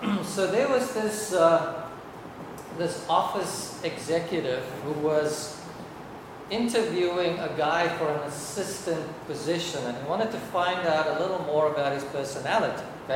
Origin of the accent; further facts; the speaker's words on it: South Africa; first language Afrikaans; English is a second language; now in United States; When I was living in South Africa, I spoke Afrikaans. That was my language of choice. That was my mother tongue. That is my mother tongue. And then 29 years ago, when Annalise and I decided to move to the United States, and ever since, I have been speaking English.